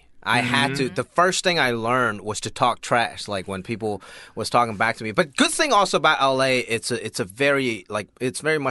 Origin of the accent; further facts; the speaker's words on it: Hong Kong; I'm very Asian. I grew up in Hong Kong, lived there for like 13 years.